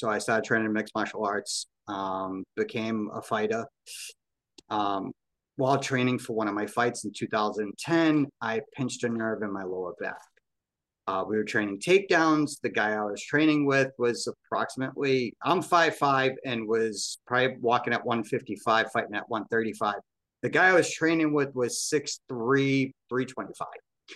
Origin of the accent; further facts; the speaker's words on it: Massachusetts, United States; I was born in Boston, Massachusetts. Raised not too far from there.